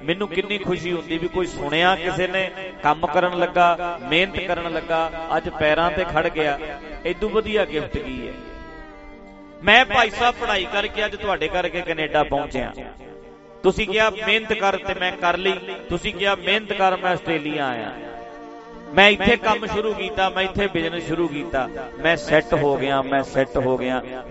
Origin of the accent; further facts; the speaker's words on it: Dhadrian, Punjab, India; ਸਾਡੇ ਪਿੰਡ ਵਿੱਚ ਇੱਕ ਬੇਬੇ 62 ਹੁੰਦੀ ਸੀ, ਮੇਰੇ ਪਿੰਡ ਚ ਢੱਡਰੀਆਂ ਵਿੱਚ ਬੇਬੇ 62 ਕਹਿੰਦੇ ਸੀ ਉਹਨੂੰ